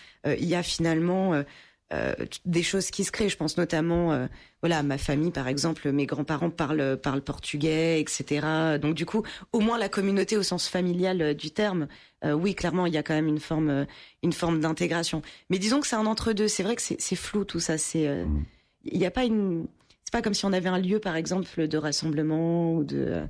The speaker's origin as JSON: {"language": "French", "region": "Île-de-France", "country": "France", "tie": "born or raised there", "said": "j'ai grandi déjà partiellement dans le Val-de-Marne, où la communauté portugaise est relativement présente."}